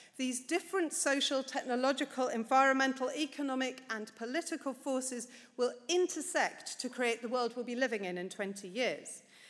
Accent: United Kingdom; And I speak as a British person who is in a state of trauma at the moment.

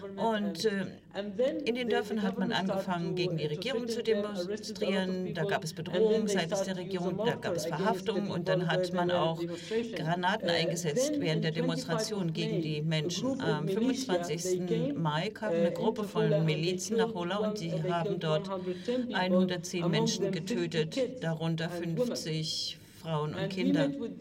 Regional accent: Syria; In Syrien kann ich nicht als Syrer etwas sagen darüber

